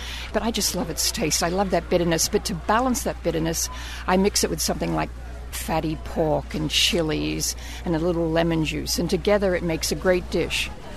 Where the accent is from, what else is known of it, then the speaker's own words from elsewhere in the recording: Melbourne, Victoria, Australia; now in New York, United States; And I grew up in Melbourne, so Australia